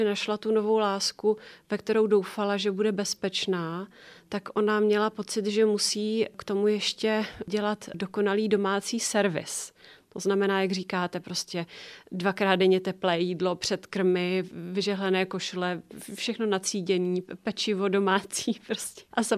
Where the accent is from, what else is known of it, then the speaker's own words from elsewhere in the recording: Krkonoše, Czechia; My jsme původně z Krkonoš.